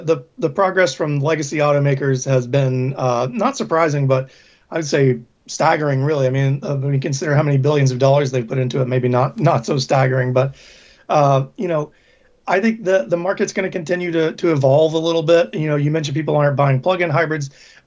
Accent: United States; or at least as an American, it's really easy to become so centered on our own market

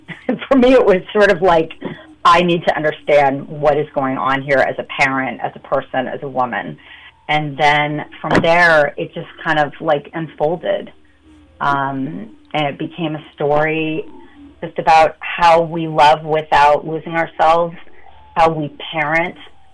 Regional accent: Kansas City, Missouri, United States; Danny was my little brother, and I grew up in Kansas City

